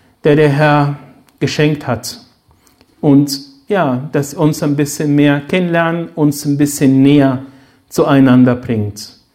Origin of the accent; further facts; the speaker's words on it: Egypt; moved away as an adult; now in Germany; Ich bin gebürtiger Ägypter, das ist noch eine Information. Wohne in Deutschland seit über 30 Jahren und fast genauso lange hier. In Ägypten bin ich aufgewachsen und bin mit 22 nach Deutschland gekommen.